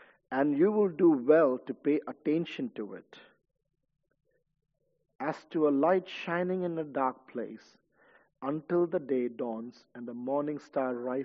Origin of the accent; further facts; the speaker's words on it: India; because I grew up in India, that was my first exposure going outside India.